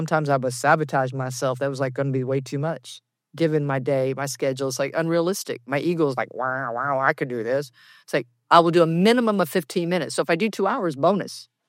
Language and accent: English; Texas, United States; from Texas.